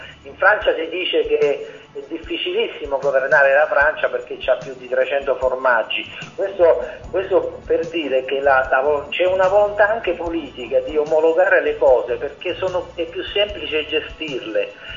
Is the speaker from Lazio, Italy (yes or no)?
no; Apulia, Italy; pesco molto in questo mio mare antico, primordiale, che è la mia terra, il Salento, il mio mare, lo Ionio